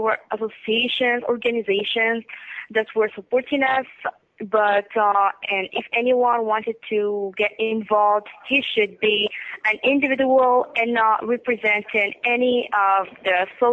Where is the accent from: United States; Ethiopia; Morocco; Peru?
Morocco; So we decided to make a video that says that we are Moroccans